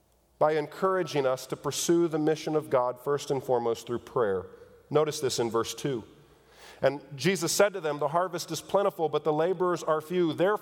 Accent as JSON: {"language": "English", "region": "Missouri", "country": "United States", "said": "and maybe I'm just slow, and it could be, I'm from Missouri"}